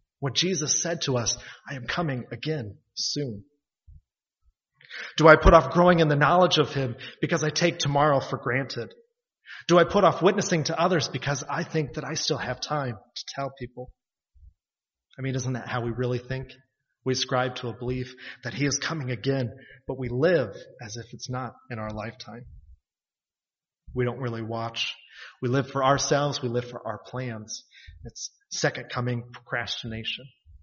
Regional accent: Iowa, United States; When I was younger, I grew up in the Promised Land. That's Iowa, if you didn't know.

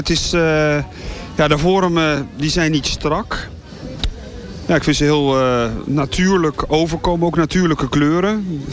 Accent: Utrecht, Netherlands; Nee, ik kom uit Utrecht, van buiten.

